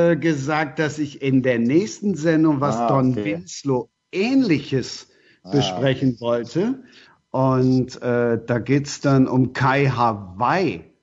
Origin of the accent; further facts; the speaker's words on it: Düsseldorf, North Rhine-Westphalia, Germany; born there; Ich bin im Übrigen in Düsseldorf geboren.